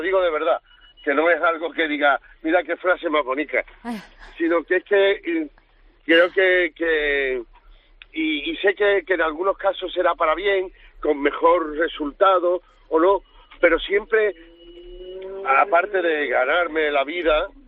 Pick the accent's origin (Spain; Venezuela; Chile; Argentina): Spain; Andalusia; mi aportación como andaluz